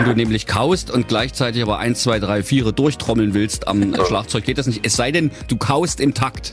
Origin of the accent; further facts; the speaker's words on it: Saxony, Germany; accent: Saxon; Wir kümmern uns darum, dass unser schöner sächsischer Dialekt nicht ausstirbt.